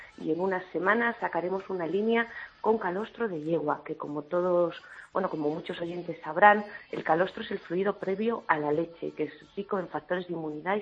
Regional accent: Soto del Real, Community of Madrid, Spain; Sí, yo soy de Soto del Real.

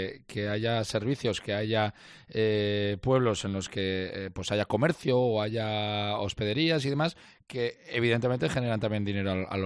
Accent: Navarre, Spain; ¿Somos muchos los navarros que nos animamos a hacer las etapas navarras o nos cuesta?

